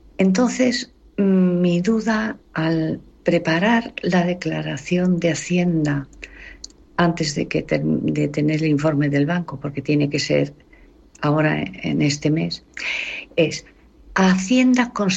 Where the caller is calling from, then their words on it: Madrid, Community of Madrid, Spain; de Madrid. Esta es una consulta para el consultorio de herencias.